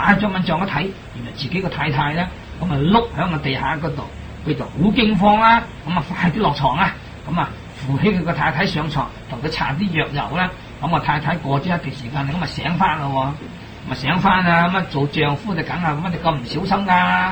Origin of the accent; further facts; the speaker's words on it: China; 趙子昂在我哋中國人啊嚟講咧